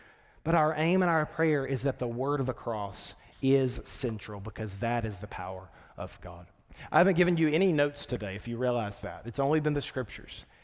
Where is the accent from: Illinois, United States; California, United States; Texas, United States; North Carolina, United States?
Texas, United States; I'm from out of town, I'm from Texas.